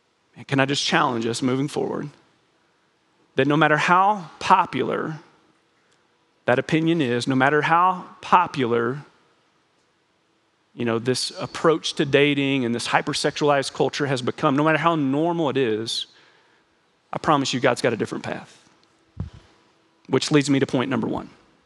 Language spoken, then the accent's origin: English; Kentucky, United States; I can appreciate this because I'm from Kentucky